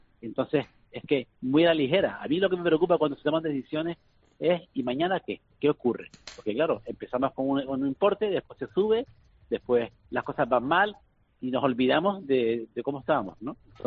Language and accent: Spanish; Canary Islands, Spain; Nosotros, como canarios, tenemos la bonificación del 75% del transporte aéreo.